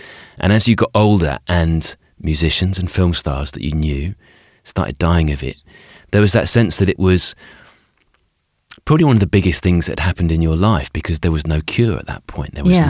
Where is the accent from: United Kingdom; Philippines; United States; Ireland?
United Kingdom; as a kid growing up in Britain